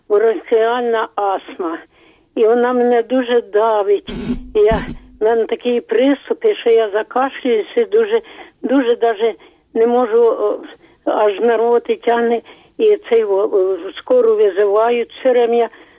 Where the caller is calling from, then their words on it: Bortnychi, Kyiv, Ukraine; А я з Бортнич дзвоню.